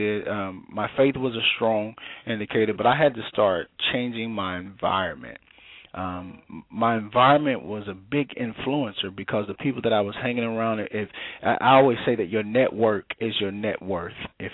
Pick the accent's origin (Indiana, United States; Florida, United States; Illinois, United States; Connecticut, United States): Indiana, United States; Gary; I'm originally from Gary, Indiana, and growing up at that time, it was deemed murder capital